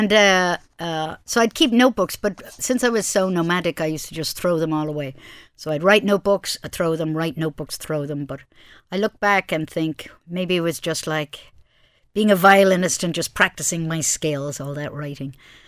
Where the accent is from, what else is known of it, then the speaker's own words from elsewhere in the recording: Ireland; So as always, you know, I was being Irish.